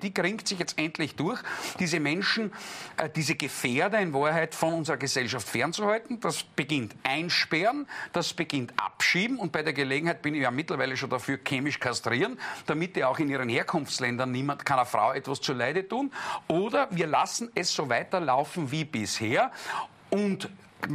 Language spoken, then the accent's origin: German; Germany; Ich komme aus Deutschland.